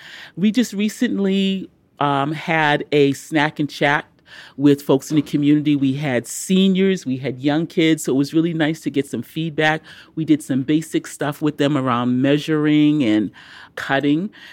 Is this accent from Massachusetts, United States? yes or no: yes; Cambridge, Massachusetts, United States; now in Roxbury, United States; I am originally from Cambridge, but I've been, you know, Roxburyan term for the last 27 years or so